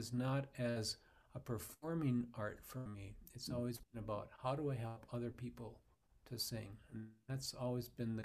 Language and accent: English; Wanamingo, Minnesota, United States; Well, David, I grew up in Minnesota, and I was raised in a small town in southern Minnesota, Wanamingo.